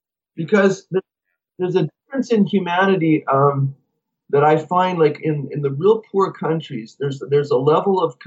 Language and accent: English; Canada; and they'd say, well, where did you guys come from? We say, we're from Canada.